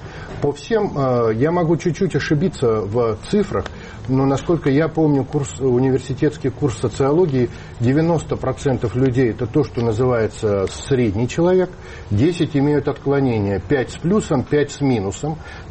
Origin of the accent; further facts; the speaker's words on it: Siberia, Russia; Учитывая, что я сибиряк, имеющий прямые корни, восходящие к каторжанам